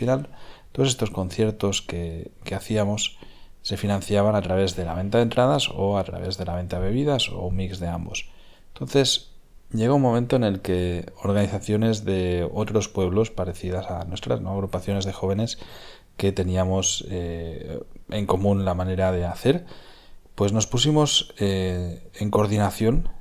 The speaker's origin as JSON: {"language": "Spanish", "region": "Catalonia", "country": "Spain", "said": "Yo soy de cercanías de Barcelona."}